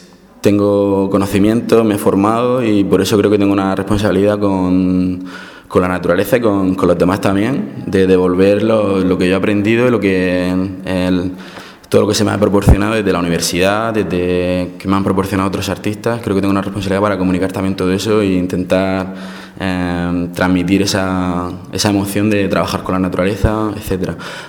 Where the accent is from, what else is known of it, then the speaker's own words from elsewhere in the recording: Region of Murcia, Spain; yo soy de la Huerta de Murcia y hay una serie de actividades que se hacían de forma comunitaria que han desaparecido